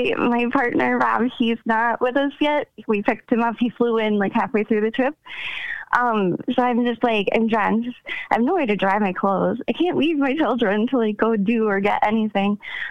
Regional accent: Connecticut, United States; now in Minnesota, United States; So we live in Minnesota, but I'm from Connecticut. And I used to take my kids on road trips back to Connecticut to visit.

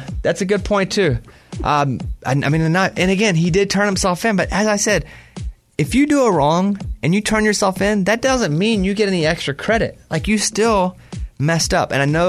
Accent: the South, United States; Listen, I grew up in the South. We went to school with pocket knives.

